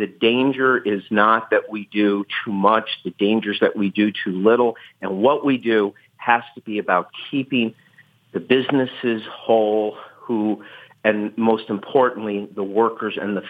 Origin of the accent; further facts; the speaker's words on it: Ann Arbor, Michigan, United States; Oh, well, you know, I grew up in Ann Arbor